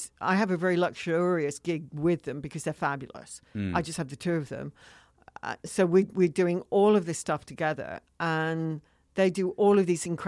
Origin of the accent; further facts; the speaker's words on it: England, United Kingdom; Because obviously I'm English, which is why I sound funny.